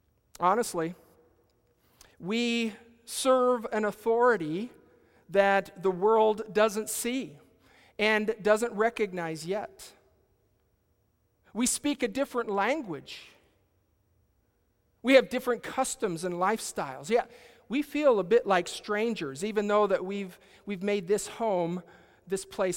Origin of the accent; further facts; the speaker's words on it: United States; I had the privilege of going there because I'm an American.